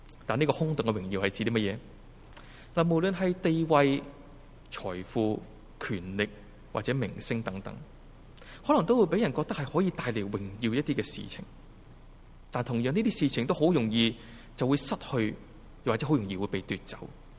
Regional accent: China; 当然这个灵魂不是我们中国人所想的那种的鬼魂

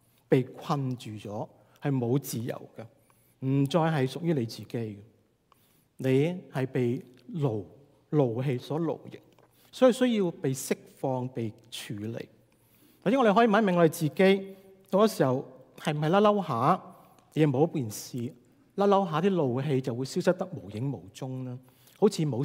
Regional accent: Guangdong, China; 我哋廣東人咧講嬲呢個字嘅時候咧，即係發怒嘅時間咧，我哋用咗一個字咧，我哋講嬲。

